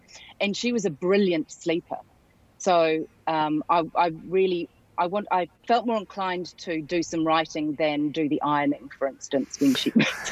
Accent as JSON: {"language": "English", "country": "New Zealand", "tie": "born or raised there", "said": "I got my first thing published in what was then the Auckland Star when I was growing up in New Zealand."}